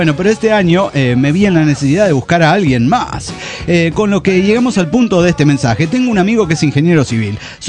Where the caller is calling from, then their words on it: Chihuahua, Mexico; de Chihuahua, México.